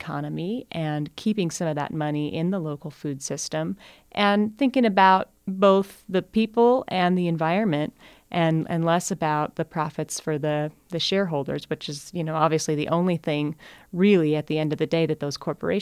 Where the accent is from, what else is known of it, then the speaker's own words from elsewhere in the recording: Missoula, Montana, United States; I am from Missoula.